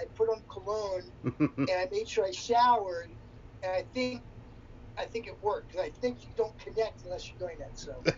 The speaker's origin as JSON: {"language": "English", "town": "Edgewood", "region": "Maryland", "country": "United States", "tie": "born or raised there", "lives_now": "California, United States", "said": "I grew up in Maryland, and I ended up all the way here in California. But I grew up in Harford County, Maryland. I grew up in a city called Edgewood"}